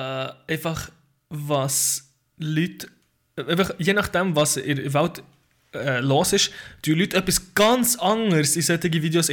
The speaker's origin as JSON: {"language": "German", "country": "Switzerland", "said": "da sind wir als Schweizer weit davon entfernt"}